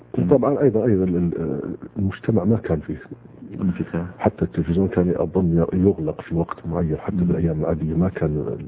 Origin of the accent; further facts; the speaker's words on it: Riyadh, Riyadh Province, Saudi Arabia; أنا نشأت في مدينة الرياض، تعلمت فيها وتخرجت من الثانوية، وعملت في الخطوط السعودية 6 سنوات،